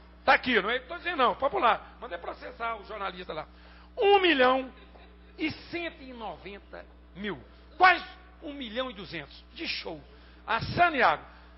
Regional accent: Brazil; que eu sou brasileiro.

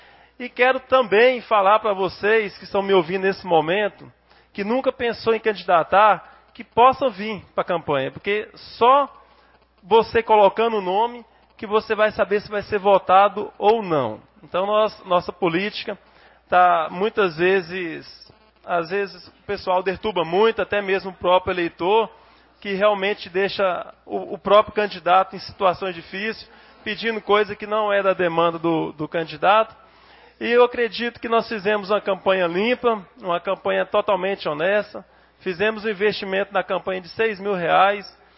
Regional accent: Porangatu, Goiás, Brazil; now in Anápolis, Brazil; sou natural de Porangatu, cheguei em Anápolis em 92, entrei na base aérea em 96

